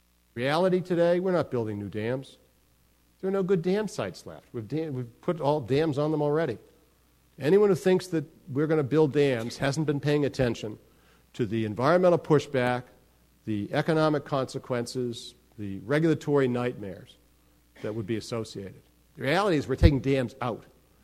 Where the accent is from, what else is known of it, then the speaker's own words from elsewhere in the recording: Southwest, United States; Well, I'm from the Southwest.